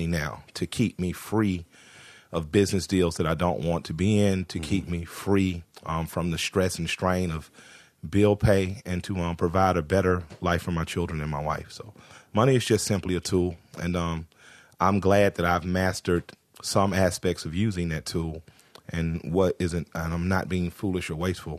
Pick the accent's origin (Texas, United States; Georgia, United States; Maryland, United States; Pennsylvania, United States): Georgia, United States; Atlanta; I'm from Atlanta, the capital of the strip club